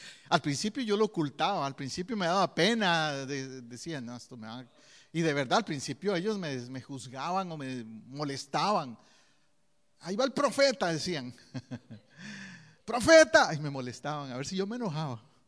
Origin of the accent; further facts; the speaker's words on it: Costa Rica; En mi país, en Costa Rica, me acuerdo épocas atrás que tal vez escaseaba el arroz o los frijoles